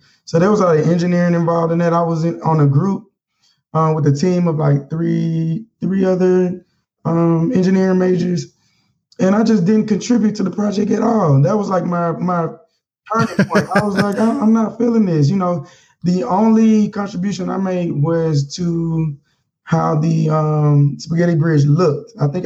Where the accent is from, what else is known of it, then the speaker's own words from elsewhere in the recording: Mobile, Alabama, United States; now in Washington, D.C., United States; Growing up with Mobile, it was okay. It was cool. You know, I never, you know, discredit where I came from. You know, I say Alabama raised me, but, you know, D.C. kind of mad